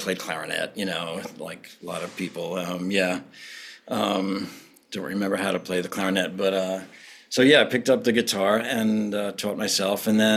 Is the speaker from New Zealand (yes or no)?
no; New York, United States; I was raised on Long Island, which is suburban in New York area.